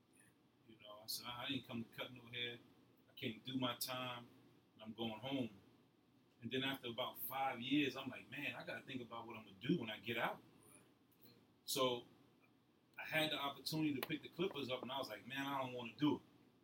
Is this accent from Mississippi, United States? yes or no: no; New York, United States; I'm from New York.